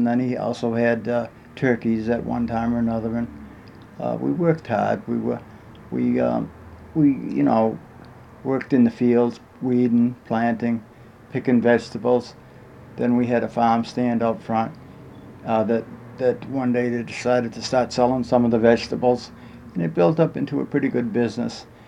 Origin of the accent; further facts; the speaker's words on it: Brockton, Massachusetts, United States; I grew up in Brockton with my family, my mother, father, and I had a total of 10 children in the family. I was one of the 10.